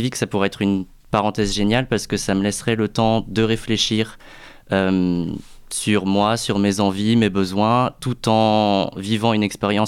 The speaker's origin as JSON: {"language": "French", "town": "Angers", "region": "Pays de la Loire", "country": "France", "said": "je me suis réorienté beaucoup plus près de chez moi à Angers."}